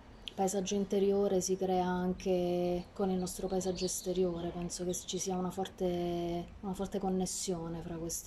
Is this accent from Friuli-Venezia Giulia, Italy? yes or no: no; Francavilla al Mare, Abruzzo, Italy; sono originaria di Francavilla Foro e mi piace specificarlo perché penso che in quella zona sia proprio diversa anche da Francavilla stessa